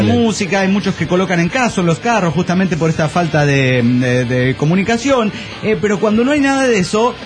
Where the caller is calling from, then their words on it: Morelia, Michoacán, Mexico; Soy el culerillo de Morelia, Michoacán, México.